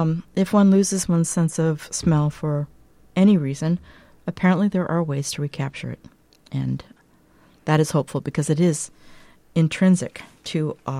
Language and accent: English; West Coast, United States; I was remembering that I had... really profound experience upon going back to my hometown. I had moved from the West Coast to the East Coast, and upon returning, I smelled the trees, and it just brought me right back to my childhood.